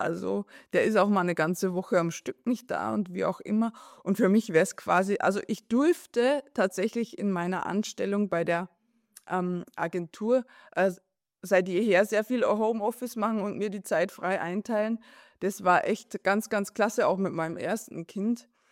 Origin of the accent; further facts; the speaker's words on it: Austria; Bei uns in Österreich gilt ja schon immer G8.